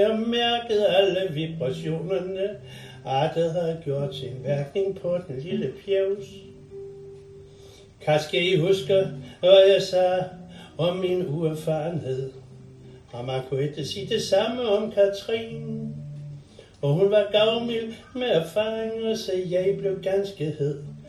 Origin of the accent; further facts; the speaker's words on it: Central Denmark Region, Denmark; fra min barndom ude i Vestjylland, hvor jeg voksede op